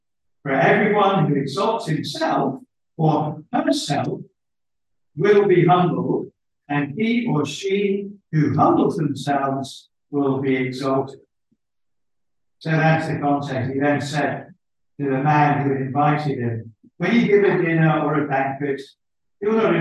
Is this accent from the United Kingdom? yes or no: yes; United Kingdom; we have this internal desire as British people where we feel we must try and muster up some joy about heaven from deep within us